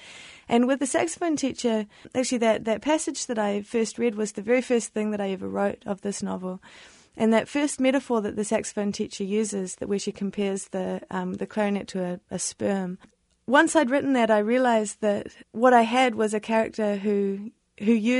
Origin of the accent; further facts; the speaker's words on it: New Zealand; there is a lot of kind of indicators in the book that I am from New Zealand.